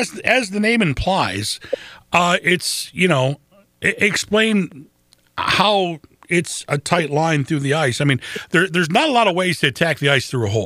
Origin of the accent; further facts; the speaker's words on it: Lansing, Michigan, United States; I grew up in Lansing. I've lived in Lansing and the surrounding area my whole life.